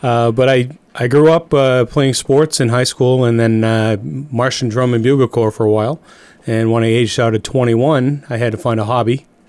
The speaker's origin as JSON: {"language": "English", "town": "Nashua", "region": "New Hampshire", "country": "United States", "tie": "born or raised there", "said": "Yes, I grew up in Nashua, New Hampshire."}